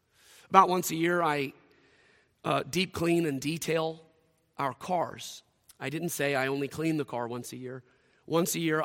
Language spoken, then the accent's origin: English; Mississippi, United States; I'm an American. Even better, I'm a Southerner. Best still, I'm a Mississippian. That's who I am.